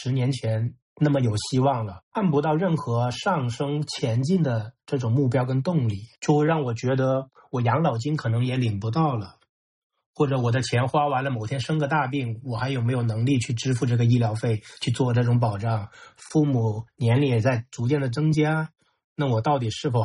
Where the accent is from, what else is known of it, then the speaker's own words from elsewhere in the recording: China; 他并没有阻止我们内地人前往香港去开这种银行卡